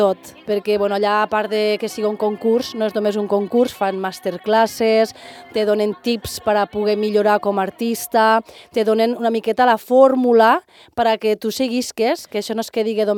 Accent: Catalonia, Spain; Penseu que jo quan vaig pel món i dic que sóc del Delta de l'Ebre, ningú sap on està

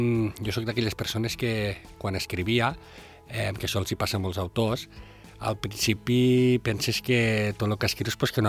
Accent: Catalonia, Spain; la gent d'aquí mos vam quedar una mica, i sobretot jo, que sóc del Delta.

